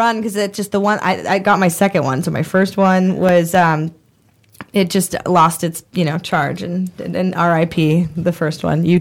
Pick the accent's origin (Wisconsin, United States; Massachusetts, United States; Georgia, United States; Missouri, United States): Massachusetts, United States; Boston; I'm from Boston, so that's the same for me.